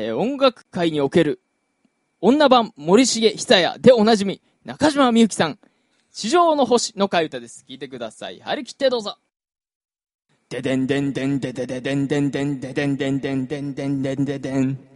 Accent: Sagamihara, Kanagawa, Japan; 地元相模原のね、エッキミュージックサロンというところで、ブッキングライブございます。

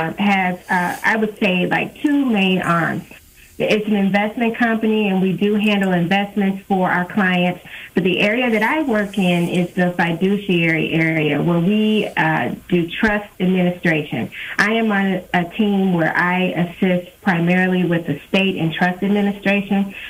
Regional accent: Kansas City, Missouri, United States; I'm originally from Kansas City, born and raised, matriculated through the school system here in Kansas City

